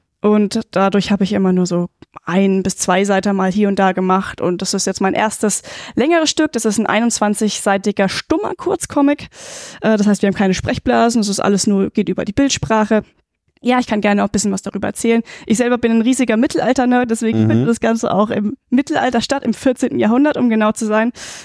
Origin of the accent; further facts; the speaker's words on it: Schweinfurt, Bavaria, Germany; Ich komme aus Schweinfurt.